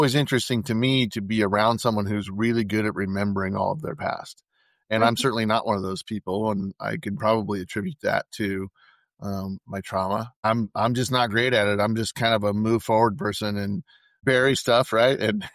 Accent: Oregon, United States; now in Georgia, United States; growing up in Oregon where it's relatively cool and there's no humidity where I'm

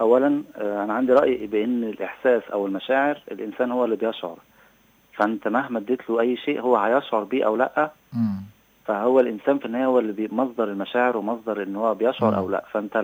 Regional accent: Egypt; born there; also born or lived in Russia; انا اتولدت في مصر

